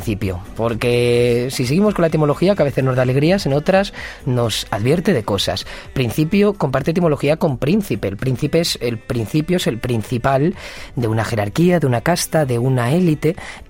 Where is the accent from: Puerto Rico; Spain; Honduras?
Spain; Getafe, Community of Madrid; yo, por ejemplo, tengo 20 años y escribo en castellano, soy de Getafe.